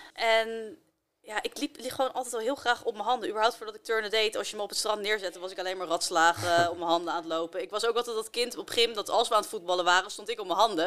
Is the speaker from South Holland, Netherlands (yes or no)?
yes; Rijswijk, South Holland, Netherlands; Ja, ik kom uit Den Haag. Opgegroeid in Rijswijk, maar dat is eigenlijk Den Haag, same same.